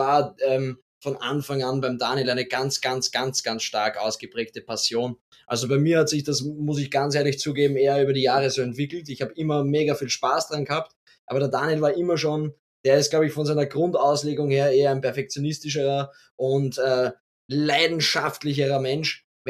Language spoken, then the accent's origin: German; Katzelsdorf, Lower Austria, Austria; also wir kommen ja eigentlich aus Katzelsdorf, das ist ein bisschen am Lande, neben Wiener Neustadt.